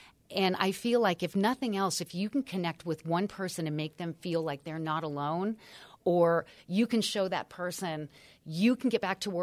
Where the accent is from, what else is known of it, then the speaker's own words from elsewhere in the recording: Lake Tahoe, United States; Yes, I grew up in Lake Tahoe. I've been skiing since I was two.